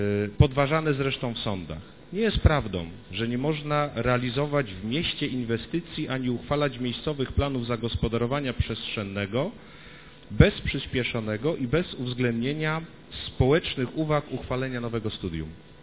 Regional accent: Poznań, Greater Poland Voivodeship, Poland; Biznes tylko zarabia, władza odejdzie, my zaś tu żyjemy, to my jesteśmy u siebie, my poznaniacy, proszę Państwa.

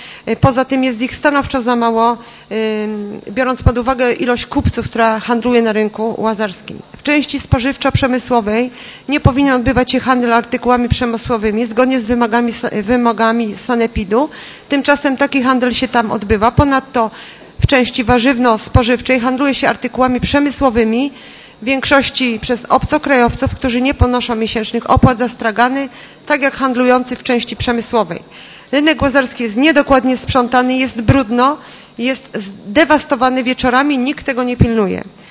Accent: Poznań, Greater Poland Voivodeship, Poland; jak ja tam mieszkam od urodzenia, zawsze tam był kran z wodą

